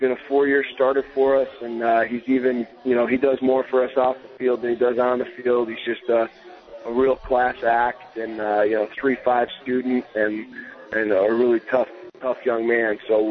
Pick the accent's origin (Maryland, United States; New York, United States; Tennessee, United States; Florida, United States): New York, United States; Endicott; I'm from Endicott, New York, kind of close where Coach Callahan's from.